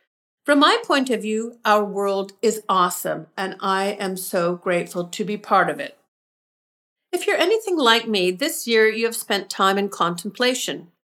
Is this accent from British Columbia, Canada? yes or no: yes; Vancouver, British Columbia, Canada; moved away; Next month, it'll be 2 years since I've been back to my hometown of Vancouver. And that is the longest I've been away from Canada since I left some 18 years ago.